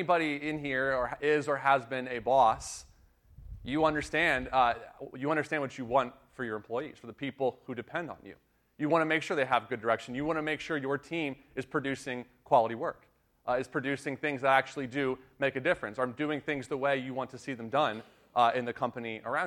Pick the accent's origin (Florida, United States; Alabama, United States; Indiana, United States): Florida, United States; Tampa; I grew up in Tampa, Florida, and I really believed that.